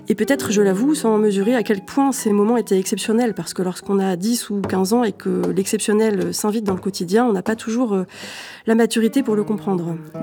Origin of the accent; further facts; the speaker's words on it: Nantes, Pays de la Loire, France; celui de la guitariste que je suis, qui appartient à une génération extrêmement chanceuse, puisque j'ai grandi à Nantes.